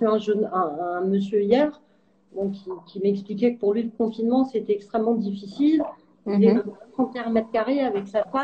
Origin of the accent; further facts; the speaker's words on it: Lille, Hauts-de-France, France; je suis lilloise.